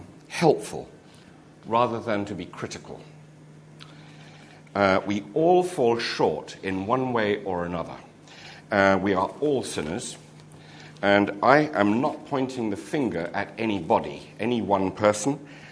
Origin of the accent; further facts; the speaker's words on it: United Kingdom; I'm sorry, I'm British.